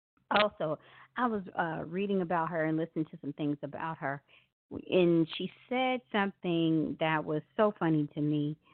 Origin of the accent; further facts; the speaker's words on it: Memphis, Tennessee, United States; now in California, United States; that song right there is from … from my hometown of Memphis, Tennessee.